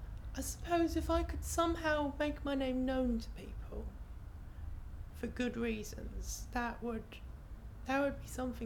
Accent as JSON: {"language": "English", "town": "Colchester", "region": "East of England", "country": "United Kingdom", "tie": "born or raised there", "also_born_or_lived": "Chelmsford", "said": "And I was born in Chelmsford, as I said, grew up in Colchester, and I've lived in Colchester all my life. I've attended the Colchester High School from the ages of 5 all the way up to 11"}